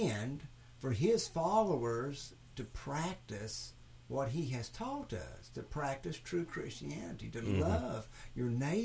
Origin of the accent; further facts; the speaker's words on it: United States; And I say we, I speak of that as an American.